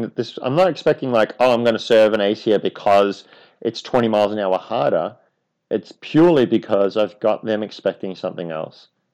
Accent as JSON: {"language": "English", "country": "Australia", "said": "I'm Australian and baseball is a big"}